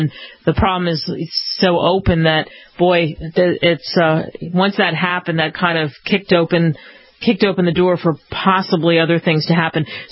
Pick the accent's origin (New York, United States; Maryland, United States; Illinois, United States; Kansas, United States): New York, United States; I mean, as a New Yorker, I say I'm very proud of what actually has happened